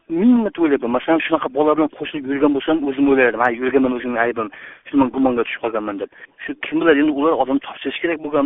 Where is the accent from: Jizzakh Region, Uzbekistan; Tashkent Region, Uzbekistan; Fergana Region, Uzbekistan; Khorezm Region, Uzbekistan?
Tashkent Region, Uzbekistan; Olmaliq; men o'zim Olmaliqdan.